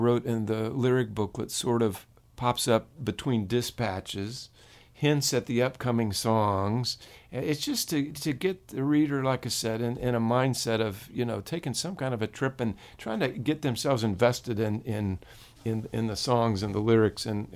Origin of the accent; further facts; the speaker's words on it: Indiana, United States; born there; Of course, I wasn't. I was born in Indiana.